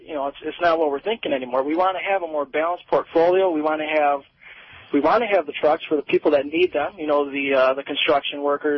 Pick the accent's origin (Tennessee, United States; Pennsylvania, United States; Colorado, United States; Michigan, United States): Michigan, United States; St. Clair Shores; Actually, I'm from St. Clair Shores, not St. Clair.